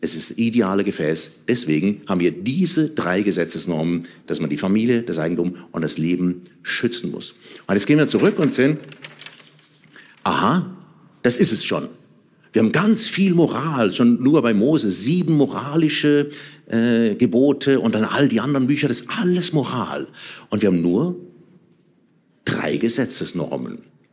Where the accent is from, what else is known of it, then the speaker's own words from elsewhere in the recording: Switzerland; Bei uns in der Schweiz sind das Strafgesetzbuch, Obligationenrecht und Zivilgesetzbuch.